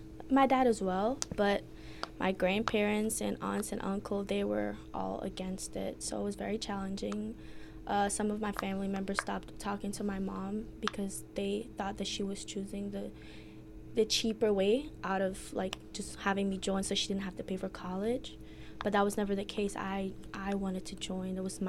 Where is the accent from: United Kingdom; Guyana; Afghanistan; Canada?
Guyana; now in United States; So I moved to the United States in 2016. I was born and raised in Guyana. It's in South America.